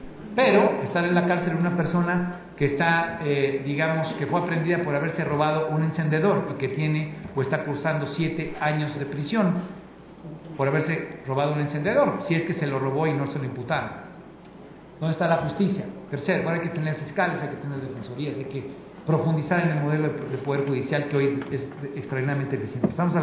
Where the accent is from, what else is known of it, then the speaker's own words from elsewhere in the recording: Iguala, Guerrero, Mexico; como en mi tierra, en Iguala